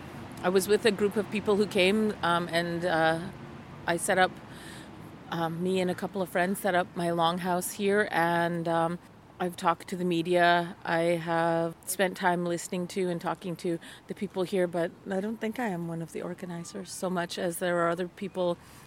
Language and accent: English; Vancouver, British Columbia, Canada; I am from Musqueam, but I am not a spokesperson for the band. I have lived in East Van my whole life.